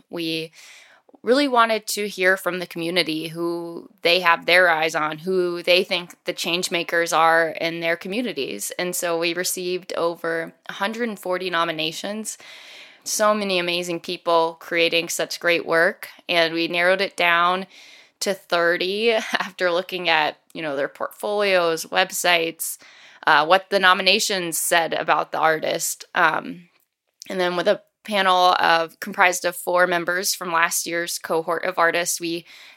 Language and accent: English; North Carolina, United States; now in Boston, United States; So, you know, I'm actually not from Boston myself. I'm a transplant. I came from North Carolina.